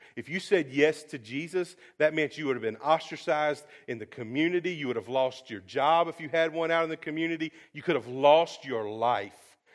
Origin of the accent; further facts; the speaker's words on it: North Carolina, United States; We grew up in North Carolina. We know the rules, right?